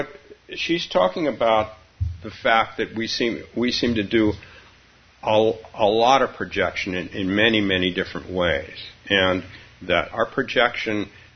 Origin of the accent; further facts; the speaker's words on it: San Francisco, California, United States; moved away; I'm also from San Francisco. Although I've been gone a long time.